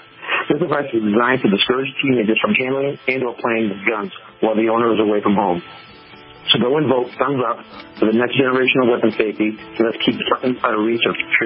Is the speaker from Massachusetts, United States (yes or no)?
yes; Lawrence, Massachusetts, United States; I grew up in Lawrence, Mass.